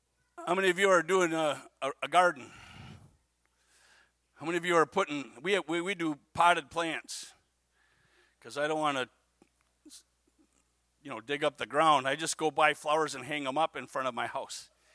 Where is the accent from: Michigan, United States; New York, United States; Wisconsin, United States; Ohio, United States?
Wisconsin, United States; Menasha; When I was a kid, I grew up in Menasha, Wisconsin